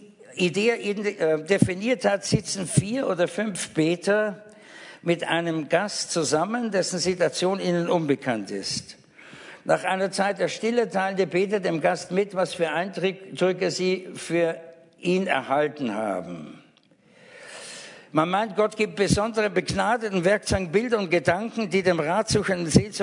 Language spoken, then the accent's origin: German; Eastern Austria, Austria; Also ich bin Österreicher, ich komme nicht aus dem Westen, sondern aus dem Osten.